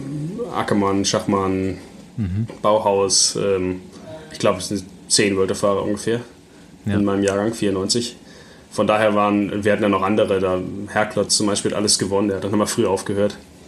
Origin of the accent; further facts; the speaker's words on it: Germany; Also wir sind aus Deutschland, haben die Einladung bekommen.